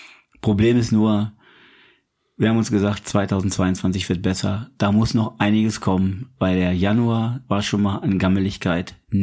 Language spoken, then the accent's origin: German; Einbeck, Lower Saxony, Germany; born there; heute in meinem Geburtsort, dem wunderschönen Einbeck